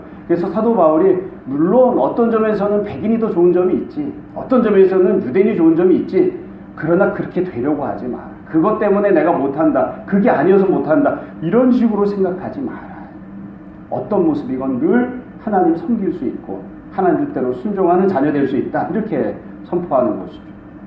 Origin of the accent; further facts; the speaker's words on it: South Korea; 왜 이렇게 이 땅에서 이 한국 사람으로 태어났을까?